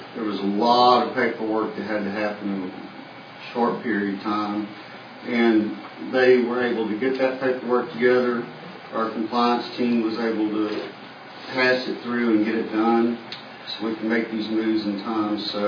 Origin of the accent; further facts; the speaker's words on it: Houston, Texas, United States; Houston, Texas.